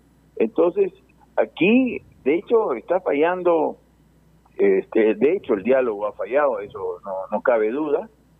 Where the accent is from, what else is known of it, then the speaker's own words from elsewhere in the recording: Peru; como peruano, puedo decir es que aquí nadie está ganando, ¿no?